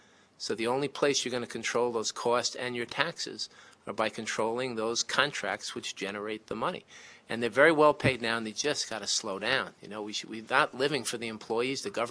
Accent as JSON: {"language": "English", "town": "Queens", "region": "New York", "country": "United States", "tie": "born or raised there", "said": "Well, you know, from a Long Island perspective, I grew up in Queens, and when I moved out to Long Island"}